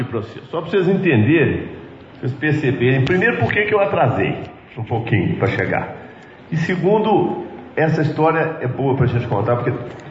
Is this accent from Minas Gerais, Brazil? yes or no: yes; Minas Gerais, Brazil; Se tem uma coisa importante para os mineiros, é o queijo. Não é porque a gente gosta de comer queijo